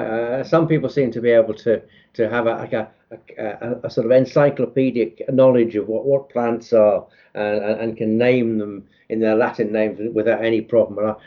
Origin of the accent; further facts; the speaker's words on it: North West England, United Kingdom; I come from Merseyside originally